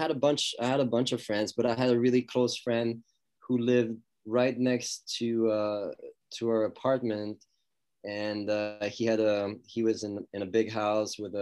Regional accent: Pully, Vaud, Switzerland; Lausanne. Actually, I grew up in Puy, which is part of the greater Lausanne.

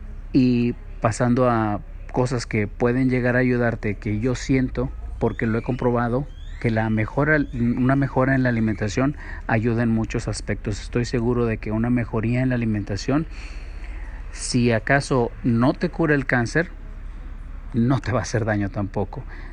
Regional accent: Mexico; Yo soy de México y aquí no tenemos esa cultura de prevención en muchas de las cosas.

